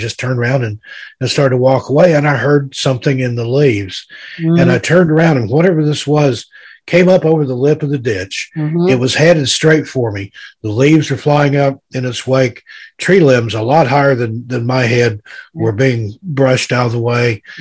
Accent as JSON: {"language": "English", "region": "Tennessee", "country": "United States", "tie": "born or raised there", "said": "I grew up in East Tennessee. I've seen bear in the Smokies."}